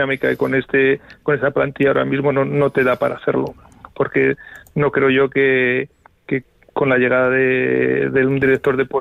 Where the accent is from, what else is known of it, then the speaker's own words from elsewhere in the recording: Arnedo, La Rioja, Spain; yo pues vivía en mi pueblo Arnedo, que es un pueblo ahora mismo grande, pero claro, para mí ya ir a Logroño, a 50 kilómetros a la capital, ya era toda una aventura. De repente me sueltan en Madrid, en la capital de España